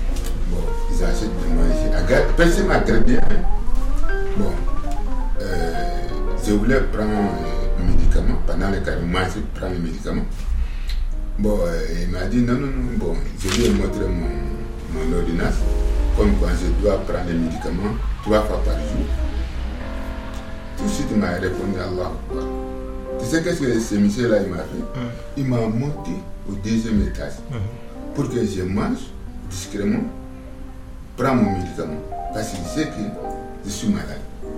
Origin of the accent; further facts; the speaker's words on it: Mali; now in Algeria; Moi, je suis malien. Je suis à côté d'Alger. Mais moi, je suis catholique pratiquant